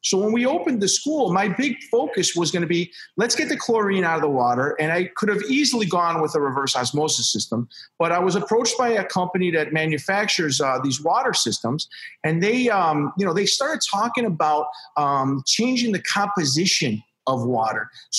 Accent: Chicago, Illinois, United States; this is one of the things that everybody asked since the beginning, because, you know, I'm from Chicago.

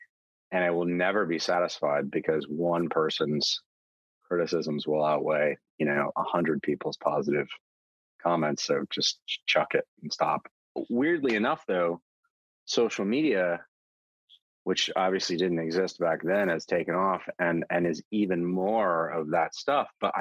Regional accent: Texas, United States; I grew up in Texas. Dad's a lawyer.

